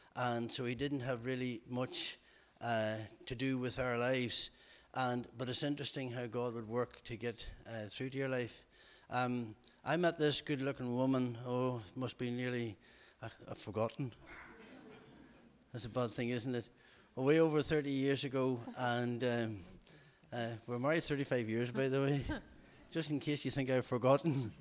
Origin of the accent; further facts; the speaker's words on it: County Monaghan, Ireland; Martin has already told you I come from Monaghan. That's the best county in Ireland, of course. And I'm the best looking of 11 children.